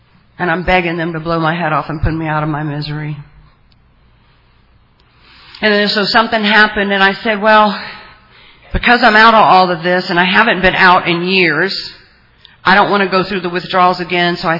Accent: Louisiana, United States; Cruises, and you know, I'm from South Louisiana. There's a lot of festivals, and it was fun.

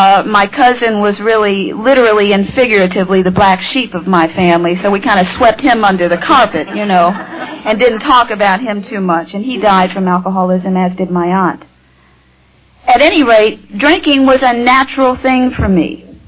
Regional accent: Midwest, United States; born there; I was born in the Midwest.

